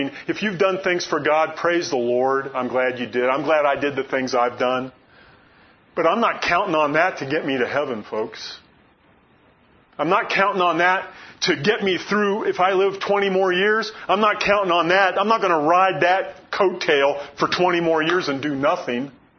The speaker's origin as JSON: {"language": "English", "region": "Florida", "country": "United States", "tie": "born or raised there", "said": "I grew up in Florida. There are just groves of oranges and grapefruits there."}